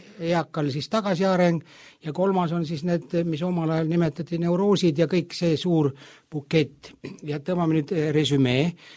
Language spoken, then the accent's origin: Estonian; South Estonia, Estonia; tegelikult ma olen Lõuna-Eestist pärit ja mulgima päritolu, et nii nagu öeldakse, et isa oli mulk ja ema oli mulk, kus mina ka.